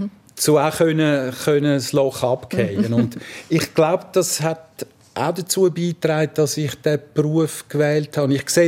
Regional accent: Zurich, Switzerland; aufgewachsen in Zürich-Albisrieden, also Stadtkreis 9, unter dem Uetliberg, das heisst sehr viel Natur in der Nähe. Albisrieden hat damals einen nahezu dörflichen Charakter gehabt, das hat mir auch sehr gut gefallen. Dann aber das Städtische war auch sehr nah, weil wir sind 20 Meter entfernt von der Tramschleife

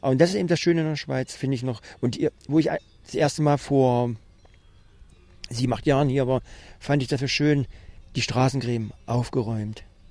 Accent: East Germany, Germany; Wir als Ostdeutsche waren früher nicht so materiell. Weil wir es ja auch nicht hatten. Wir sind mit weniger klargekommen und hatten auch Freude. Und hatten auch unsere Feiern und hatten unser Dorf.

